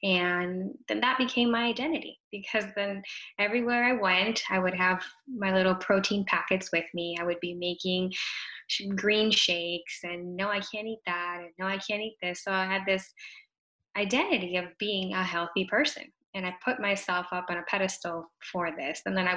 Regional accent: Venezuela; I'm originally from Venezuela. And so right after I graduated from college, where I studied marketing and PR, I moved back to Venezuela for 2 years.

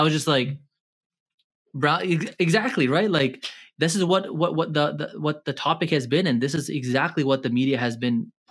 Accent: Canada; born there; I was born here in Canada

